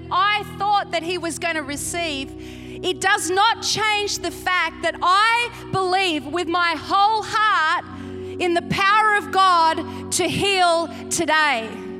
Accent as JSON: {"language": "English", "country": "Australia", "said": "I am standing up here as an Australian girl who loves Jesus"}